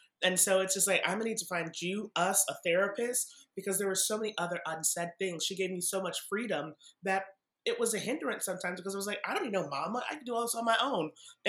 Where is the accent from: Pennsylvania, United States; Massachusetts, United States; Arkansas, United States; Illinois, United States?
Massachusetts, United States; I grew up in Massachusetts.